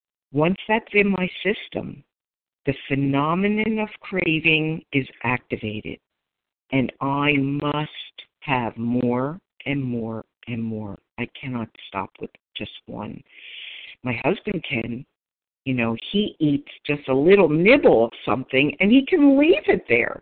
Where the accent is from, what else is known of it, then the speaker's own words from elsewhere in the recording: Philadelphia, Pennsylvania, United States; I'm from Philadelphia and a grateful recovered compulsive overeater for today.